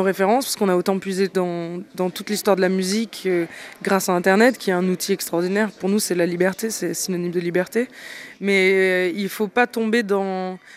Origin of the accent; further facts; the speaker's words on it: Nice, Provence-Alpes-Côte d'Azur, France; On vient de Nice, il n'y a pas une immense scène.